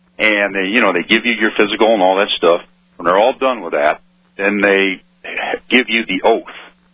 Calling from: Colorado, United States; Hi, Alex. I'm in Colorado.

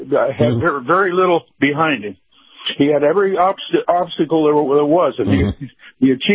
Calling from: Tampa, Florida, United States; from Tampa.

